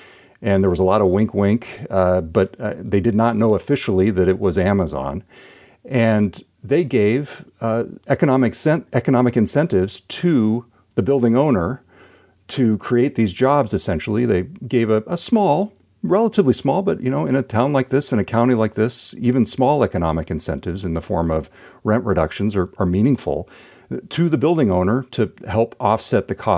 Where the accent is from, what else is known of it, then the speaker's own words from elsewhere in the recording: Orland, California, United States; now in Seattle, United States; I grew up in Orland, California. I worked at the olive plant in the summers.